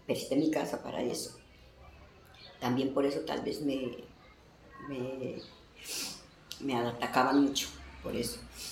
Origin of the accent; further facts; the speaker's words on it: Colombia; porque no tengo papeles, no soy de acá, soy colombiana.